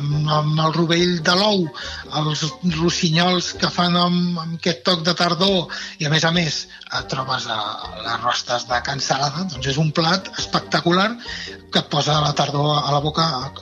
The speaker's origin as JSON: {"language": "Catalan", "region": "Catalonia", "country": "Spain", "said": "jo que sóc del Vallès"}